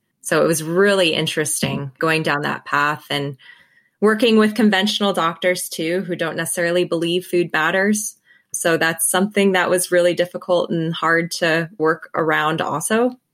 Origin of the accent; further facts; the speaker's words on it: Colorado, United States; now in New Zealand; I am from Colorado originally and went to vet school in New Zealand